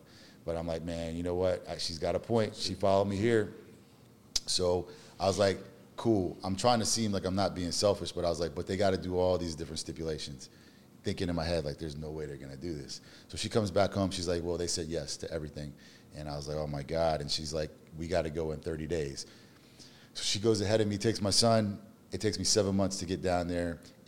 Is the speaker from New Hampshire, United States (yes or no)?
no; Washington, District of Columbia, United States; also born or lived in Mississippi / South Florida / Atlanta; now in Dallas, United States; I am originally from Washington, D.C., moved to Mississippi, grew up a little bit there, went to South Florida, grew up a little bit there, back to D.C., Atlanta. So I really lived most of my life in the southeastern region.